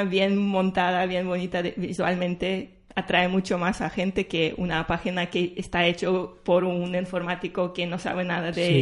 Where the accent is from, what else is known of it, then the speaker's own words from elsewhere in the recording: Latvia; Spanish is a second language; moved away as an adult; now in Spain; Bueno, pues yo vengo de Letonia, estoy aquí en España, he estudiado Bellas Artes